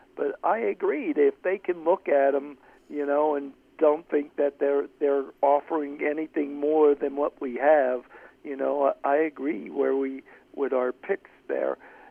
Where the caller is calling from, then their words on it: Pennsylvania, United States; in PA here.